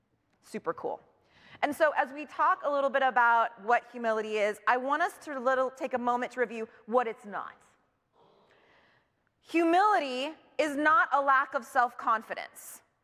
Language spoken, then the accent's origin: English; Seattle, Washington, United States; I am not from California, I'm from Seattle, Washington, and I had family in California